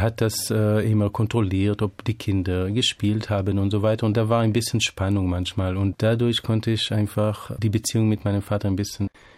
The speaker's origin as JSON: {"language": "German", "town": "Tel Aviv", "region": "Tel Aviv District", "country": "Israel", "tie": "born or raised there", "said": "Also eindeutig Tel Aviv, auch weil, nehme ich an, bin ich da geboren bei Tel Aviv und in Tel Aviv aufgewachsen. Und die Stadt ist auch viel offener als Jerusalem und lockerer."}